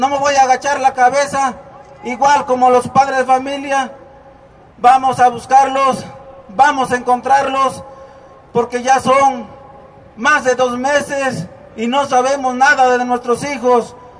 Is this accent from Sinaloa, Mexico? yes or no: no; Tixtla, Guerrero, Mexico; ¿De dónde vengo? ¿De dónde son mis raíces? Yo vengo de Tixla, Guerrero